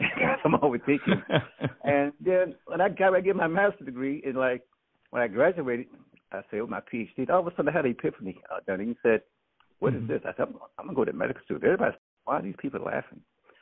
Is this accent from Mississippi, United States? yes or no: yes; McCool, Mississippi, United States; I was born in the South Mississippi, McCool, Mississippi. And that was an interesting little town where I learned about responsibility.